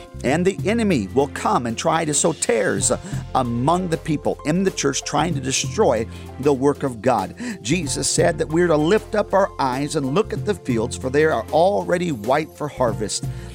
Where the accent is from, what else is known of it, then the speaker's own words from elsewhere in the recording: California, United States; I was born and raised in California. We had some strawberry plants in our backyard